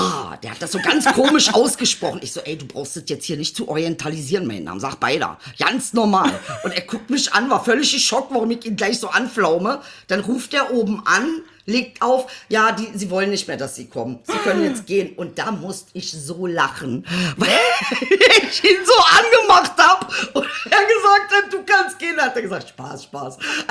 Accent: Benefeld-Bomlitz, Lower Saxony, Germany; also born or lived in Celle; ich bin in Celle geboren, damals war es eine 70.000 Einwohnerstadt. Und dann bin ich ja nochmal in einen kleineren Ort gekommen und das war dann Benefeld-Bomlitz.

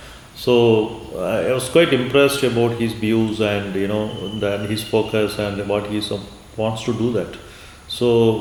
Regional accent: India; And we are a team of people and we are from India

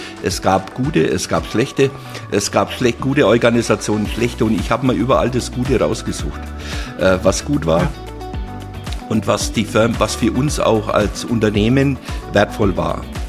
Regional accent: Glashütten, Bavaria, Germany; also born or lived in Bayreuth; Ja, ich bin also in Bayreuth geboren eigentlich, aber ländlich geprägt. Das heißt, nach der Geburt war ich dann in Glashütten. Das war eigentlich dann lange meine Heimat und war dort auch verheiratet und hatte meine Kinder auch dort.

